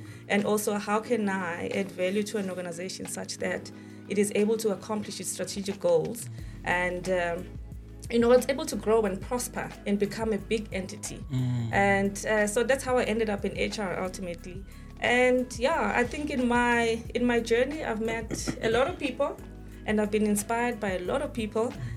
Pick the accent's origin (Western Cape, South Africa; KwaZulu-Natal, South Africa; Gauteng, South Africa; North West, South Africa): KwaZulu-Natal, South Africa; Newcastle; Well, I actually come from Newcastle. It's a small town in KZN.